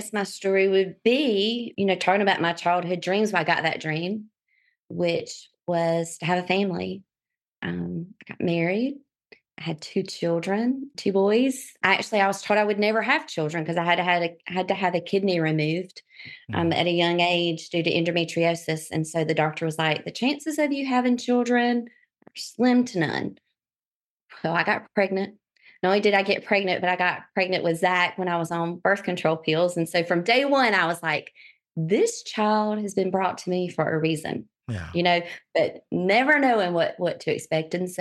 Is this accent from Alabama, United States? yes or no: yes; Dothan, Alabama, United States; Well, all over for the first few years of life. And then I settled in Dothan, Alabama when I was about 10 years old. I've moved 26 times. But Dothan is pretty much where I remained.